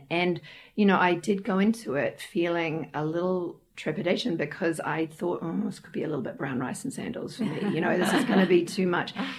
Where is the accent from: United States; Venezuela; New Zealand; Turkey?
New Zealand; in New Zealand, I'm a Kiwi